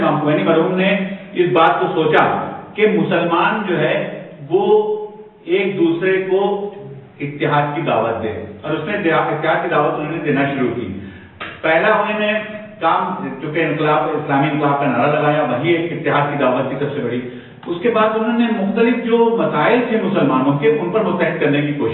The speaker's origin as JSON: {"language": "Urdu", "town": "Lucknow", "region": "Uttar Pradesh", "country": "India", "said": "آپ ہم کو جانتے ہیں کہ ہم لکھنؤ کے رہنے والے ہیں"}